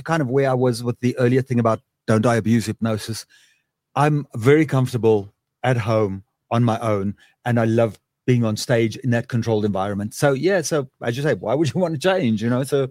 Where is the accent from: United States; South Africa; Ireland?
South Africa; I'm a South African. I can't do this. I packed my bags. 2 years later, I came back.